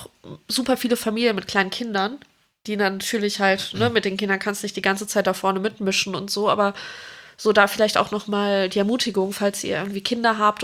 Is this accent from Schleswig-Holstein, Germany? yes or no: no; Cologne, North Rhine-Westphalia, Germany; Und da sage ich als Kölnerin natürlich Kölsch.